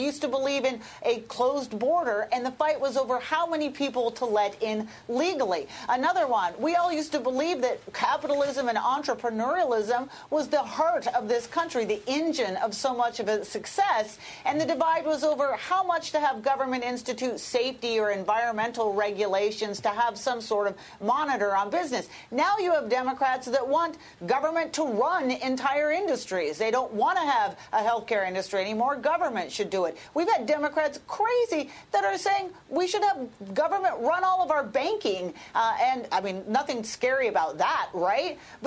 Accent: Oregon, United States; This actually really bugs me. Oregon's my home state.

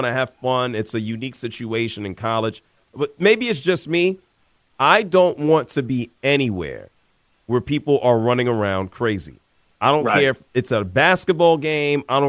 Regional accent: New York, United States; I mean, I grew up in New York. I'm used to people being on top of me

